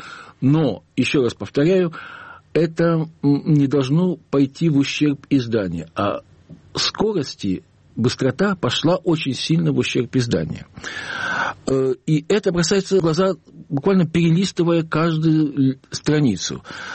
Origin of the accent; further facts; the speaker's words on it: Kyiv, Ukraine; Я киевлянин, поэтому он меня всегда интересовал.